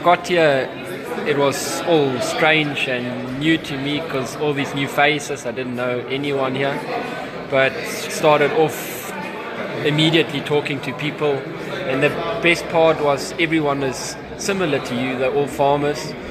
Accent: Mpumalanga, South Africa; I'm from Mpumalanga area. We farm in the area of Commondale.

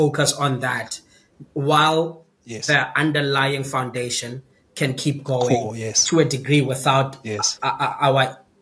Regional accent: Itsoseng, North West, South Africa; I'm from Itsoseng in the Northwest. It's a small township in the middle of Northwest between Mahikeng and Lichtenberg. It's only claim to fame, if you Google it, is people fighting for water because we haven't had water since 2005, right?

